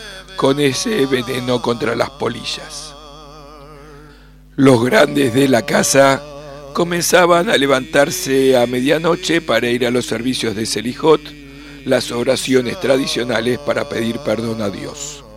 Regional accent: Izmir, İzmir, Turkey; En mi niñez en Esmirna, en Turquía

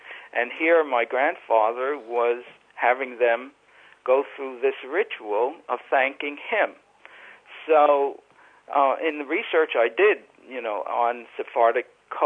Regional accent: New York City, New York, United States; I grew up in East New York, Brooklyn.

